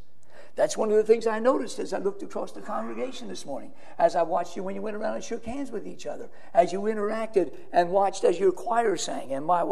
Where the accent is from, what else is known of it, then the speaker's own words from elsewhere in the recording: Florida, United States; because we're Floridians, of course. We grew up in Florida. So I'm not a snowbird. I'm just a wandering son come home.